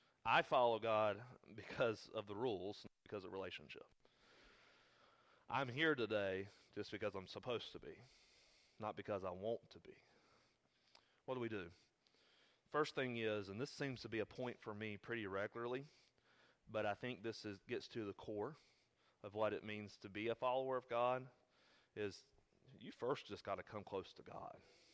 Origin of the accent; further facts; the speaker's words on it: United States; I grew up in church. I grew up in Randolph County. I grew up in church culture.